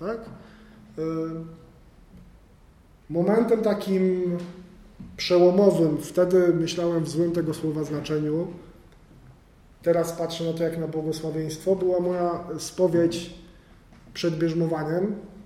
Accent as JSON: {"language": "Polish", "town": "Kielce", "region": "Świętokrzyskie Voivodeship", "country": "Poland", "said": "od czwartej klasy podstawówki, jak tylko pochodzę z Kielc, jak tylko w Kielcach powstała katolicka szkoła podstawowa, to zacząłem chodzić do katolickiej szkoły podstawowej, później chodziłem do katolickiego gimnazjum"}